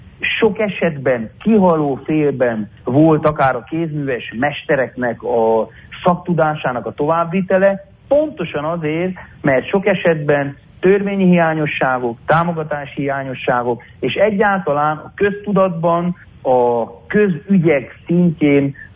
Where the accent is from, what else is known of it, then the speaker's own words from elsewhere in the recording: Harghita, Romania; Nekem udvarhelyszékiként, székelyföldiként a választó kerületemhez is tartozik a Korond